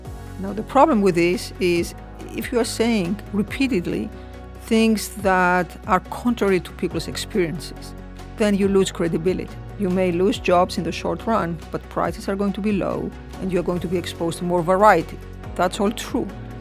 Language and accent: English; Greece; Growing up in Greece in the 70s